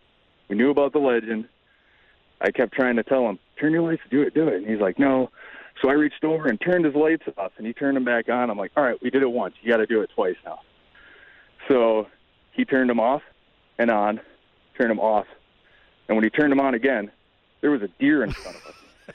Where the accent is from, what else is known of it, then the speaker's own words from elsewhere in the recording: Waupaca, Wisconsin, United States; So when I was a teenager, I grew up in Wapaka, Wisconsin, and there's a nearby town, Wyawega